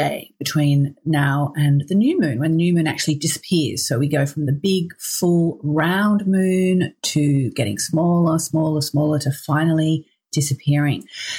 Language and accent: English; Australia; being Australian